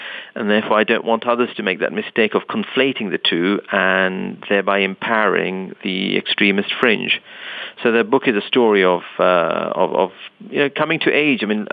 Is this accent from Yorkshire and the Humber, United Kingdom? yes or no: no; London, United Kingdom; I was born and raised in London